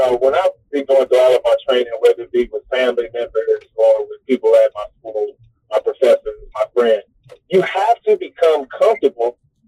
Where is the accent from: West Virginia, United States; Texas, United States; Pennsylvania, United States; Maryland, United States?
Texas, United States; I went from, you know, being born and raised in Texas, never going on vacations anywhere. I moved around a lot with family members